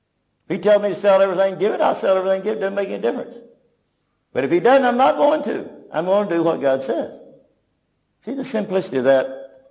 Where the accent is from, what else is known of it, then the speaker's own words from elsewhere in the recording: Tulsa, Oklahoma, United States; I come from Tulsa, Oklahoma, where that's famous.